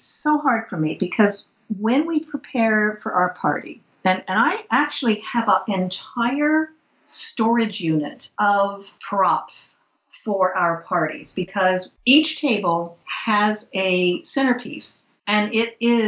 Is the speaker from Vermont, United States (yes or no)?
no; Philadelphia, Pennsylvania, United States; Well, since I'm from Philadelphia, I'll go ahead and tell you what my favorite Ben Franklin quote is.